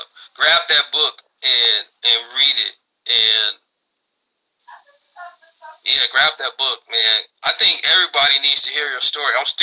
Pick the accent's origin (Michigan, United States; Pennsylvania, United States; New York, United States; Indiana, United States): Indiana, United States; Gary; The main reason my faith is so big is because of growing up in Gary.